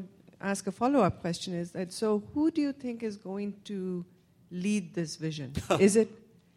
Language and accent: English; India; now in United States; I mean, I grew up in India, but I've lived in America for a long time